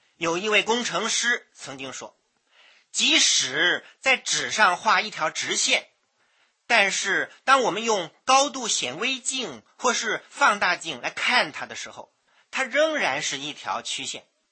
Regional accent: China; 我们中国人的哲学呢，也有这种思想。

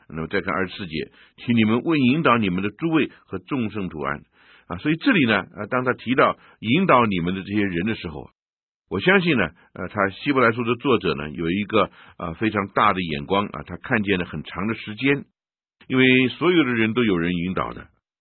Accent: China; 我们中国人

